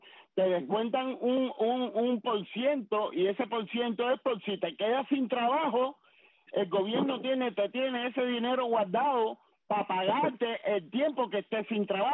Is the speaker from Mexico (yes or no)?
no; Cuba; moved away; vine de Cuba